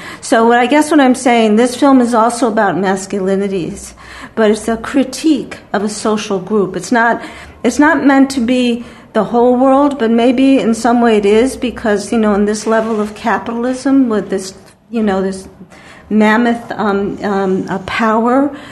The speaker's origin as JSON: {"language": "English", "region": "New York", "country": "United States", "said": "No, I'm from New York."}